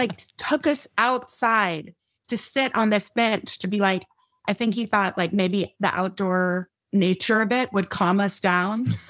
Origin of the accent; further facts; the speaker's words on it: Austin, Texas, United States; We were born in West Texas, which is like, I don't know if any of you have been to West Texas